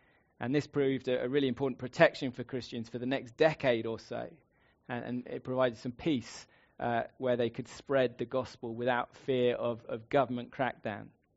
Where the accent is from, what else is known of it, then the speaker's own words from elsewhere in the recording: England, United Kingdom; because I'm an Englishman, protection means an umbrella.